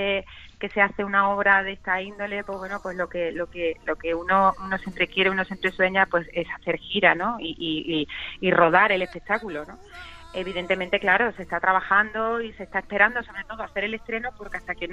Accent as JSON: {"language": "Spanish", "region": "Extremadura", "country": "Spain", "said": "me siento muy orgullosa de mi tierra en todos los sentidos y sobre todo en el musical y más en el flamenco"}